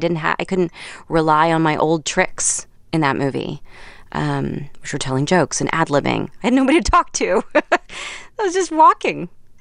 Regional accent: Nashville, Tennessee, United States; I grew up in Nashville, Tennessee, so I grew up with a lot of country music singers and their kids

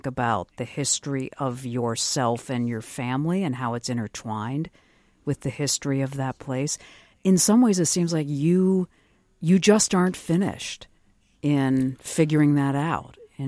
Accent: New York, United States; You know, I grew up in Western New York.

